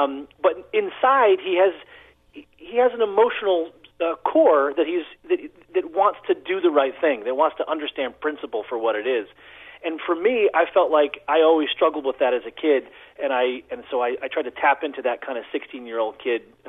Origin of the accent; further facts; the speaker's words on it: Boston, Massachusetts, United States; because I'm from Boston, which is why I think a lot of people also sometimes assume it's Springfield, Massachusetts.